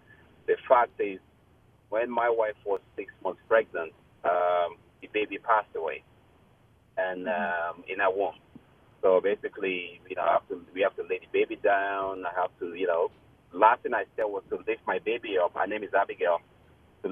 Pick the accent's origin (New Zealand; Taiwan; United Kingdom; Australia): United Kingdom; England; I'm from England as well. It's great to hear a British accent on the radio.